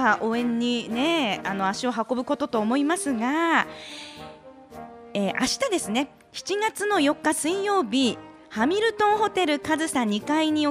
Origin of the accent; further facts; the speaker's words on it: Fukuoka, Japan; 私の地元なのでね、福岡市